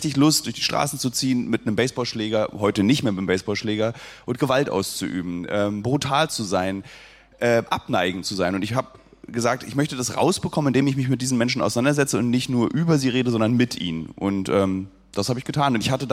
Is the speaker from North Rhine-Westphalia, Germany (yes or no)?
no; Berlin, Germany; Ich bin in Berlin groß geworden, in Ostberlin in den 90ern, ein bisschen weiter draußen in Lichtenberg, genau dort, wo die rechtsextreme westdeutsche Nazi-Szene sich organisiert hat.